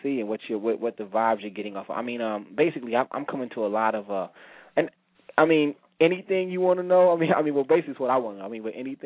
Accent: San Antonio, Texas, United States; moved away as an adult; now in St. Paul, United States; from St. Paul, Minnesota. I'm originally from San Antonio, but I moved out here for college.

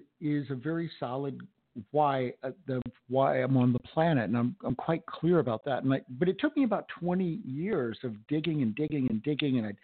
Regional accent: Tampa, Florida, United States; now in Denver, United States; I'm from Tampa originally before I moved to Denver.

